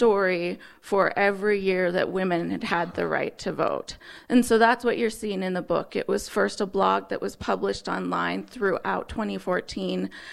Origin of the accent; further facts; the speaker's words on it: East Helena, Montana, United States; I grew up in East Helena, Montana.